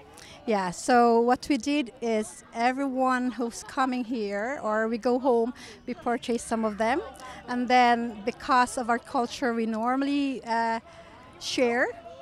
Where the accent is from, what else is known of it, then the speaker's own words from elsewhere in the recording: Philippines; now in Waterford, Ireland; Yeah, we're all from Philippines